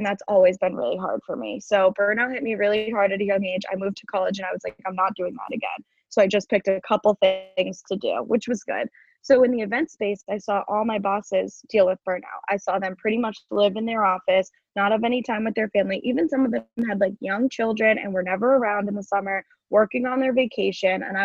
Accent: Massachusetts, United States; I am originally from Massachusetts. That's where I live right now, north of Boston.

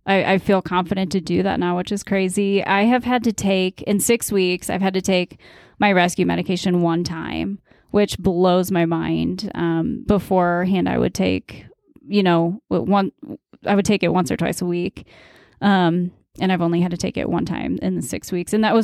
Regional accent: St. Louis, Missouri, United States; I mean, you know, my future, I go back home. I'm from St. Louis, but I go back home this weekend.

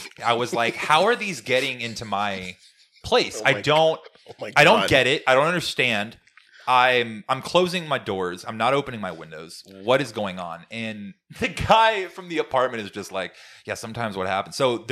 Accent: Texas, United States; I was born and raised in Texas, and moved to Arizona a little bit after college for like a year and some change

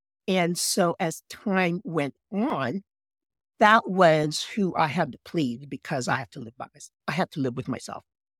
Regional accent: Bloomington, Illinois, United States; small number of Asians and Filipinos, especially Filipinos, in the area I grew up in, the Midwest. I grew up in Bloomington, Illinois. The Vietnam War was new still. And so being Asian was not really very acceptable.

